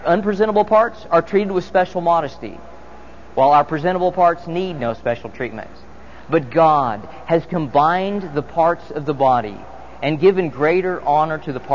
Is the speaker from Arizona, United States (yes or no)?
yes; Phoenix, Arizona, United States; When I was a child, I grew up in Phoenix, Arizona, which is a rather warm climate.